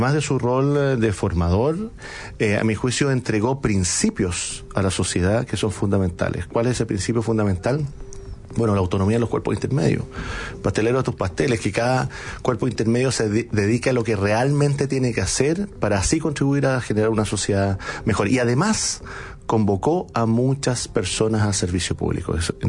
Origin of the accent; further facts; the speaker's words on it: south, Chile; nosotros somos de Payaco, el sur, pero estábamos en Santiago